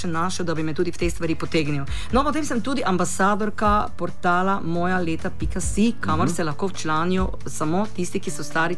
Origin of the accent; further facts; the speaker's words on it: Prekmurje, Slovenia; Torej, prihajam iz Prekmurja, sem Prekmurka